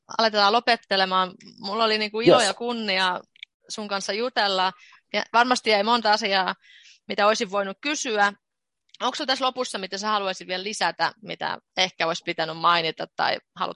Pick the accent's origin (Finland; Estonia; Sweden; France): Estonia; Finnish is a second language; koska mä teen myös viroksi tätä podcastia ja mä oon itse Virosta